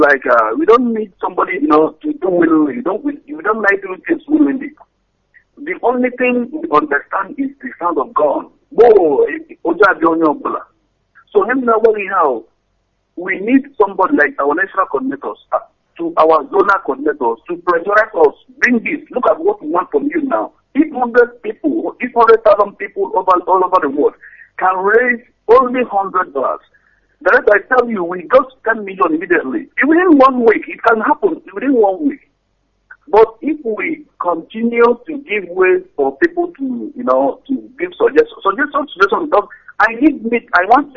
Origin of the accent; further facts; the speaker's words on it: Imo, Nigeria; now in Malaysia; I'm calling from Malaysia. I'm from Amuzu, Amakoya, in Hite Oboma, local government, Imo State, Biafra land.